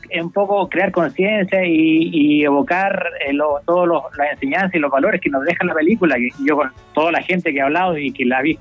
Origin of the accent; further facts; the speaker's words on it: Lautaro, Araucanía, Chile; En Lautaro.